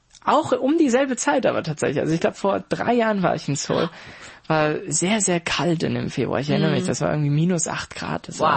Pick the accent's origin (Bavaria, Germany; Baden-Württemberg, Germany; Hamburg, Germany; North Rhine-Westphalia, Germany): North Rhine-Westphalia, Germany; Mönchengladbach; Ich komme aus Mönchengladbach.